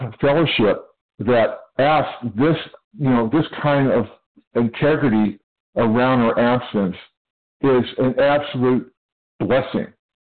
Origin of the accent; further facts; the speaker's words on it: California, United States; I am from California.